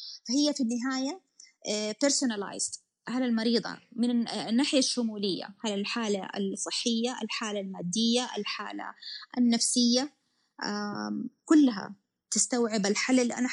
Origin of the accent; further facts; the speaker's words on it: Saudi Arabia; انا بصراحه تفاجأت انه عندنا في السعوديه احد سواها